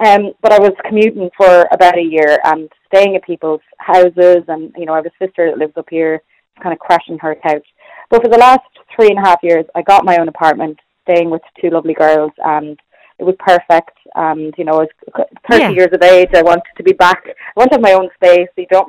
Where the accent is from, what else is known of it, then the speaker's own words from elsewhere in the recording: Leinster, Ireland; moved away as an adult; now in Dublin, Ireland; I was 19 when I came to Dublin from Louth for college.